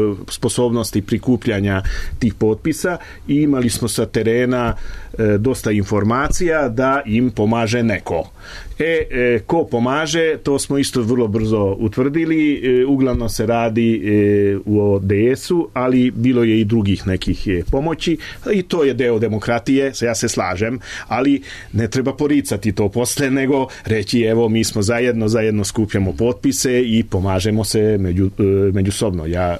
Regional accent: Kanjiža, Vojvodina, Serbia; ja dolazim iz Kanjiže, ne iz Sente

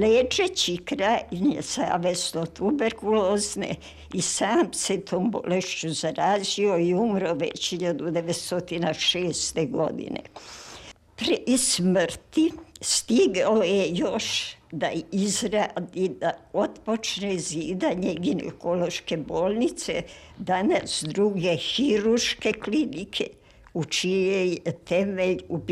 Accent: Belgrade, Serbia; Moja velika i trajna ljubav bio je moj rodni grad, Stari Beograd, gde sam se školovala sve do postdiplomskih studija

